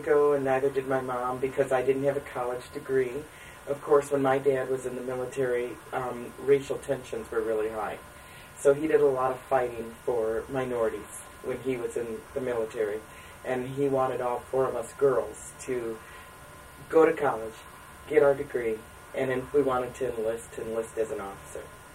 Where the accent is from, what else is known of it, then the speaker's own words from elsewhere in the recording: Madison, Wisconsin, United States; also born or lived in Japan; I actually am from Madison. My dad was in the Air Force, so I was born in Japan when he was on active duty, and we moved to Madison in the late 60s